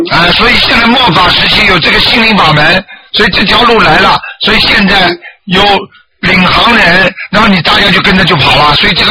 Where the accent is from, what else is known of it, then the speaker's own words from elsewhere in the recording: China; 我们的老夫子，我们中国人的祖宗圣人，他讲的话会错的